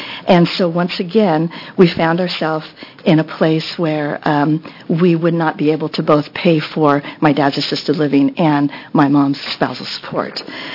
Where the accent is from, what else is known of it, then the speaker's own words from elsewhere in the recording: Portland, Oregon, United States; I'm from Portland, Oregon.